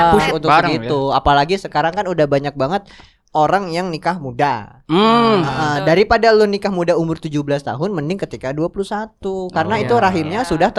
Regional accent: Sumatra, Indonesia; Saya kan orang Sumatera.

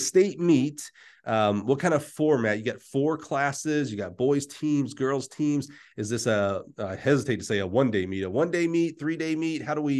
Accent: Alabama, United States; I'm from Alabama, so I got to keep it easy words here.

